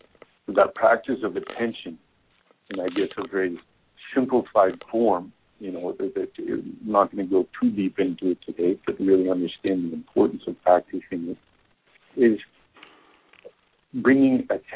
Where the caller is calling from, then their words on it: India; I'm calling in from India right now.